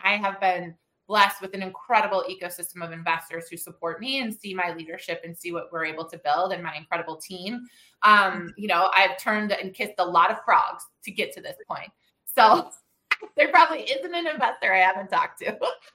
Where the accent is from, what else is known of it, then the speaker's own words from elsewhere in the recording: Wisconsin, United States; I grew up in the Midwest in Wisconsin.